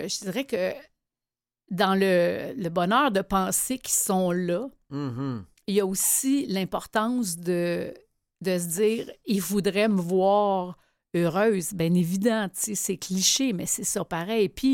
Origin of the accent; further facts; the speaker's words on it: Saint-Lambert, Quebec, Canada; Aujourd'hui, j'habite à Saint-Lambert, mm-hmm. parce que j'ai grandi à Saint-Lambert.